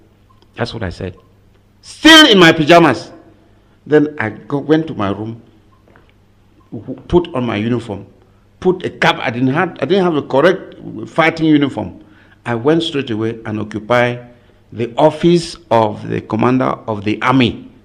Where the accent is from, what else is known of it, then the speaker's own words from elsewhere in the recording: Bamenda, Northwest Region, Cameroon; Since I'm an Anglo from Bamenda